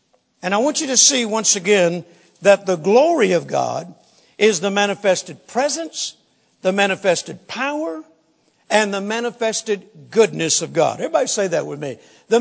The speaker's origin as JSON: {"language": "English", "town": "Shreveport", "region": "Louisiana", "country": "United States", "tie": "born or raised there", "also_born_or_lived": "Vicksburg, United States", "said": "where I grew up in Shreveport, Louisiana, we moved from Vicksburg to Shreveport when I was a young boy. But I spent my summers in Vicksburg with my grandparents."}